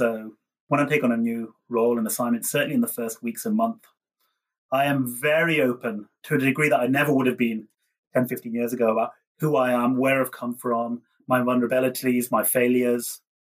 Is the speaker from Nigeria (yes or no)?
no; Liverpool, North West England, United Kingdom; I come from Liverpool.